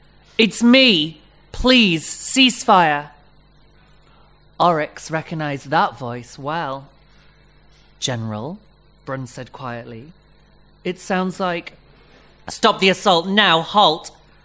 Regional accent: Yorkshire and the Humber, United Kingdom; And obviously we're both from Yorkshire

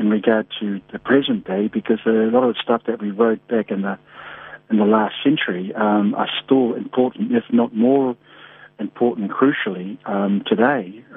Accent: New Zealand; And what's concerning me as Kiwi is that how can someone be, in his room for 8 weeks and no one knew that he was dead?

